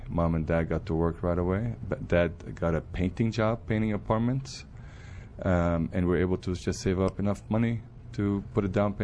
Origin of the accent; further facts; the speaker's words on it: Beirut, Beirut Governorate, Lebanon; now in United States; Beirut, Lebanon.